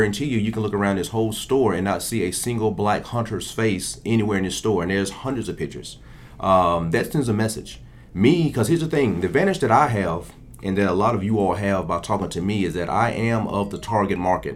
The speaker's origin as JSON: {"language": "English", "region": "Alabama", "country": "United States", "tie": "born or raised there", "said": "I grew up in Alabama."}